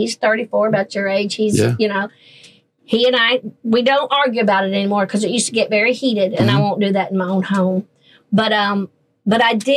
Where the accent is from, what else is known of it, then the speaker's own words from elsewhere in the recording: Nashville, Tennessee, United States; I come from Nashville, Tennessee. There's a honky tonk on every corner.